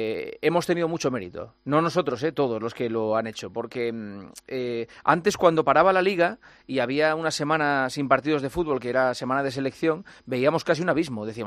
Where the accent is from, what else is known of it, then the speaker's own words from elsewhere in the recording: Spain; soy como cualquier español medio, que no va a salir de España